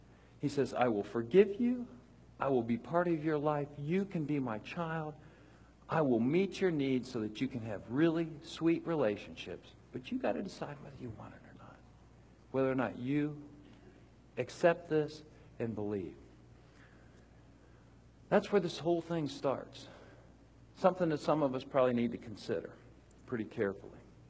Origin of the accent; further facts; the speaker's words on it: Mansfield, Ohio, United States; She grew up in Worthington. I grew up in Mansfield. And my kids always remind me of that. Dad, you're from Mansfield.